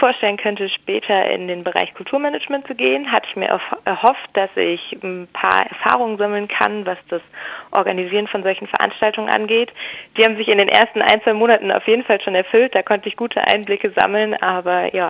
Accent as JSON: {"language": "German", "region": "Hesse", "country": "Germany", "said": "ich bin 18 und wie schon gesagt komme ich aus Hessen in der Nähe von Darmstadt."}